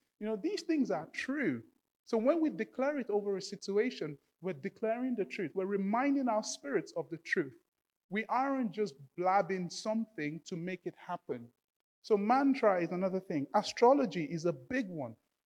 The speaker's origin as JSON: {"language": "English", "region": "Lagos", "country": "Nigeria", "tie": "born or raised there", "said": "So I was born and raised in Lagos. That's 3,000 miles away."}